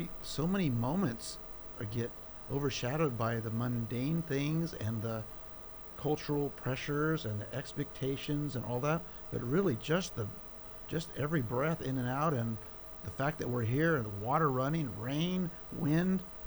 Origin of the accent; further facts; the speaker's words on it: California, United States; I was born in California, and so the Bay Area was pretty close by to where I grew up in the San Joaquin Valley.